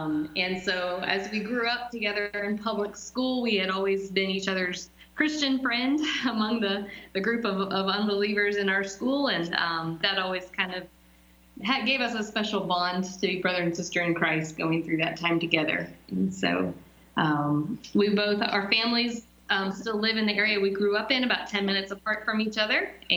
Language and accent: English; Virginia, United States; Well, David and I grew up in Central Virginia, in a rural county just outside of Richmond.